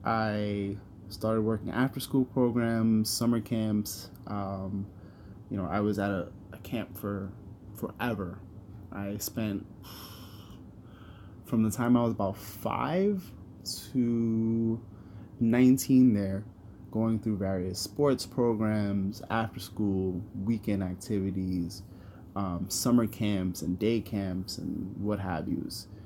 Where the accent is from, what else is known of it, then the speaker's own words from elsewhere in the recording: New York, United States; So I grew up in New York, Bronx, New York to be specific. I was born and raised in the in the apartment that I am currently living in.